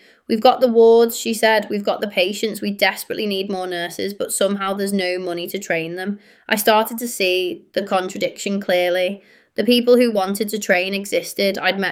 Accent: Felixstowe, East of England, United Kingdom; I grew up in Felixstowe watching my nan battle cancer.

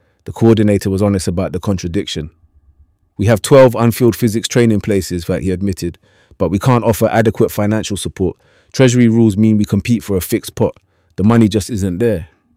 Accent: Shepherd's Bush, London, United Kingdom; I grew up in Shepherd's Bush with my Caribbean father and Welsh mother

